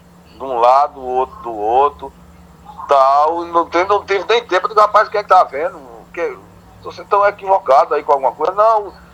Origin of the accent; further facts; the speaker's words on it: Rio de Janeiro, Brazil; sou daqui do Rio, eu faço esse percurso diariamente, semanalmente, toda semana, 3-4 vezes, 5 vezes.